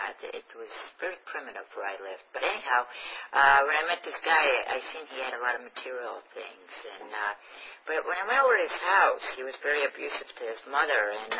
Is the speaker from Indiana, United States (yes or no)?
no; Pennsylvania, United States; also born or lived in New York; I got sober in upstate New York, and I grew up in Pennsylvania on a dairy farm, and it was very isolated and very cold and very lonely at times